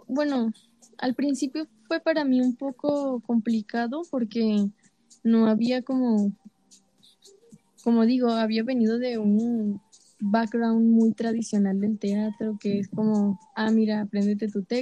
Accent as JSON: {"language": "Spanish", "town": "Caracas", "region": "Capital District", "country": "Venezuela", "said": "Pues soy de Venezuela, de Caracas, Venezuela. Pues tengo 20"}